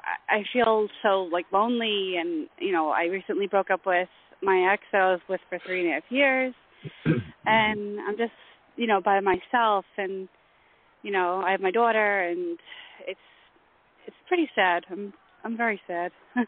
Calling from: New York, United States; from New York.

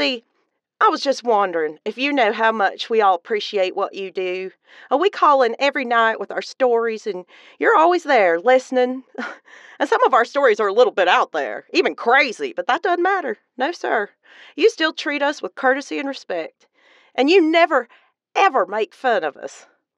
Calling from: Charleston, South Carolina, United States; I'm calling from Charleston, the most beautiful city in all South Carolina.

